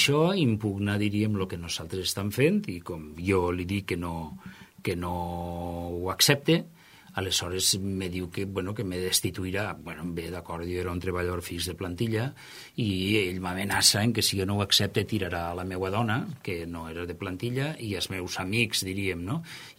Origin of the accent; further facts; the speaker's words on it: Meliana, Valencian Community, Spain; jo soc un paio de Meliana que va néixer allí